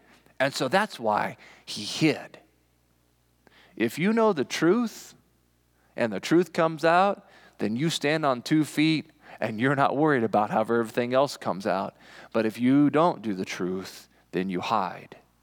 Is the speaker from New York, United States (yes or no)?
no; Kansas, United States; now in Rapid City, United States; I had never been to South Dakota. I grew up in Kansas.